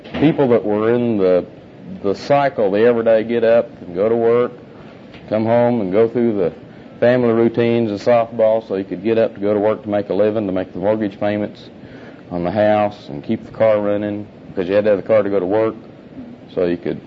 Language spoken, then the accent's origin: English; Oklahoma City, Oklahoma, United States; Way of introduction … I'm from Oklahoma City. I'm a businessman.